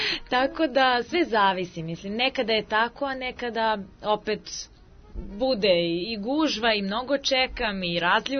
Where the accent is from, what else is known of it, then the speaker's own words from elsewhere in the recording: Obrenovac, Belgrade, Serbia; Ja sam iz Obrenovca.